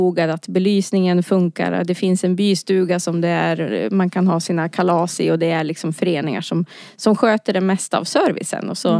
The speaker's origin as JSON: {"language": "Swedish", "region": "Dalarna County", "country": "Sweden", "said": "Jag är Dalkulla. 43 år har jag blivit och inträtt i medelåldern."}